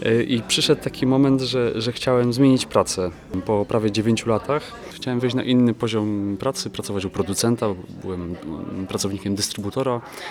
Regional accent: Silesian Voivodeship, Poland; Wychowałem się na Śląsku i tam też pamiętam właśnie te piekarnie

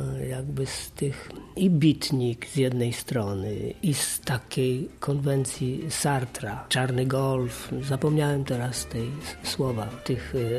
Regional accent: Poznań, Greater Poland Voivodeship, Poland; inny trochę niż my, poznaniacy

